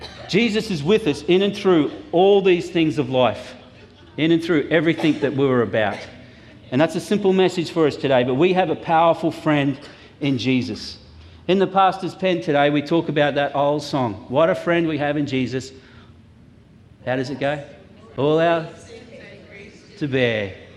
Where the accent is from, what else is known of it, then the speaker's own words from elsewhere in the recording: Mount Gravatt, Queensland, Australia; When I grew up in Mount Gravatt, we were down in Mount Gravatt during the week visiting my family